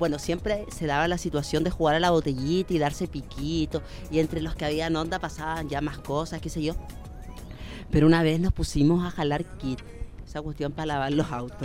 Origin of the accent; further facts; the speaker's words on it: Osorno, Los Lagos, Chile; Yo soy de Osorno, y Osorno sí que es un pueblo donde no hay ni un alma en pena a las 3 de la mañana.